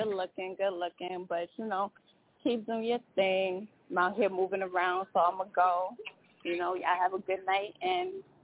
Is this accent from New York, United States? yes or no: yes; Brooklyn, New York, United States; I'm from Brooklyn.